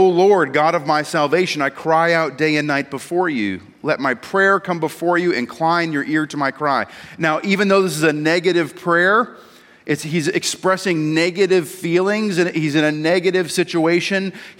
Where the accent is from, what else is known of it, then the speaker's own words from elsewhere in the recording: Ellsworth, Maine, United States; one of my favorite kind of special treats was movie night.